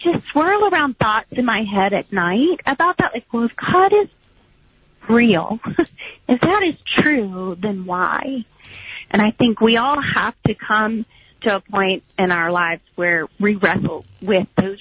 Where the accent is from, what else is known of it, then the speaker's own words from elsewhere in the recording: Louisiana, United States; I grew up in South Louisiana, where it's pretty culturally Catholic down there.